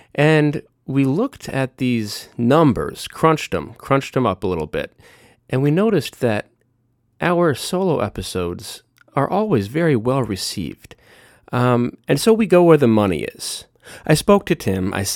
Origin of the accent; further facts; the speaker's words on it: United States; What a beautiful time for Americans to pretend for just a moment in time that we are Irish.